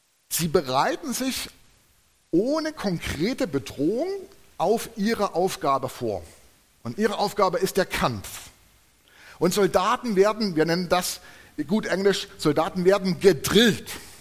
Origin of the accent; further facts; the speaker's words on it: East Germany, Germany; habe ich in einem Staat gelebt, den gibt es nicht mehr. Ich komme ja aus der DDR. Deutschland war früher mal geteilt, für die Venezolaner, die das vielleicht nicht wissen, und ich komme aus dem Teil, der später in den anderen Teil übergegangen ist.